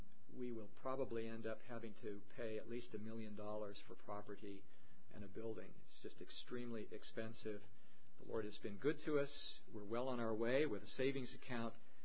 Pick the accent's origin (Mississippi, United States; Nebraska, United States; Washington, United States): Washington, United States; Seattle; moved away as an adult; also born or lived in Cleveland, Ohio; Now, I had been born and raised in Seattle, went to university there, went to seminary in California, and was called to a church in Cleveland, Ohio